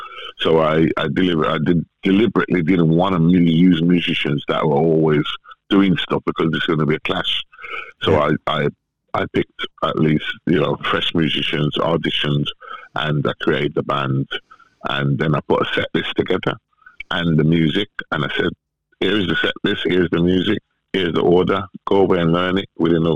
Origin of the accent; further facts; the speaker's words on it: Jamaica; Yes, because I lived in Jamaica for 10 years.